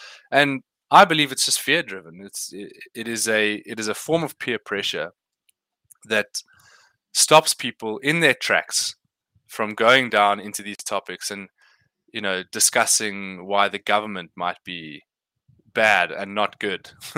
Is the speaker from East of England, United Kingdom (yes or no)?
no; South East England, United Kingdom; And it'll only be in my hometown for now, but Kent is a county in the UK, and quite a large one